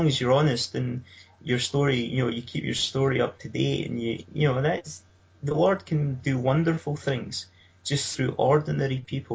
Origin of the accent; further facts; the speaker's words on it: Motherwell, Scotland, United Kingdom; accent: Scottish; I'm a member of the Salvation Army in Bells Hill. If you probably haven't gathered by my accent by now, I'm Scottish. Come from a town called Motherwell in Lanarkshire, just outside of Glasgow.